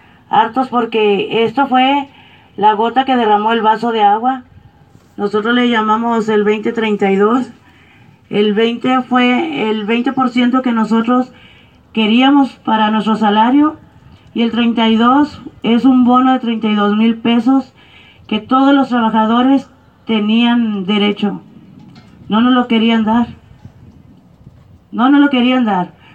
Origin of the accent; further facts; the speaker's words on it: Matamoros, Tamaulipas, Mexico; Venimos de Matamoros, Tamaulipas.